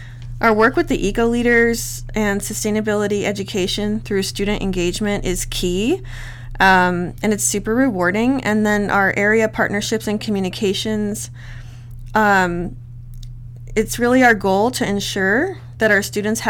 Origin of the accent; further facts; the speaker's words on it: Pueblo, Colorado, United States; I'm actually from Pueblo, Colorado, born and raised. I moved to Fort Collins when I was 18 to attend CSU.